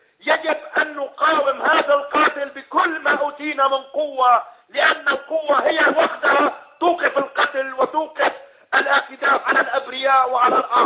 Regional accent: Syria

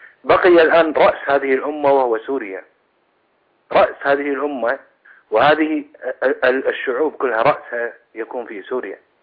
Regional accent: Kuwait; أنا رجل كويتي ماني سوري

